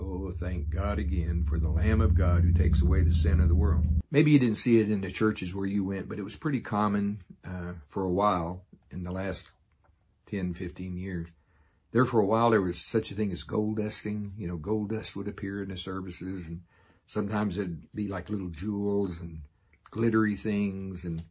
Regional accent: South Africa; a different one than I grew up in South Africa for 40 years

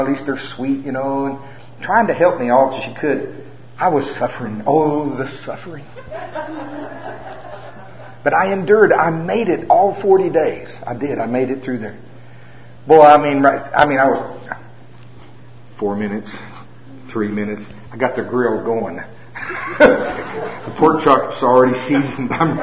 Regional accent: Oklahoma, United States; I'm from Oklahoma.

